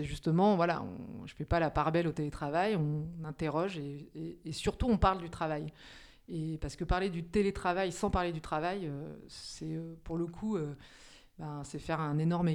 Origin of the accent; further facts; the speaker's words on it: Nouvelle-Aquitaine, France; j'habite en région parisienne, mais je suis originaire de la Creuse. Et je vis en partie autour de Felletin.